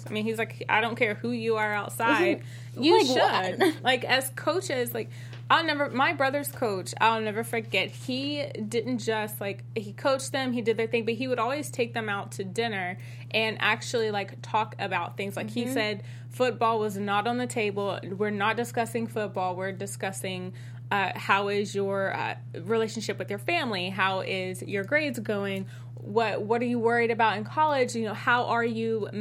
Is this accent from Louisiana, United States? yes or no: no; Tennessee, United States; and maybe it's just from where I'm from. I'm from Tennessee.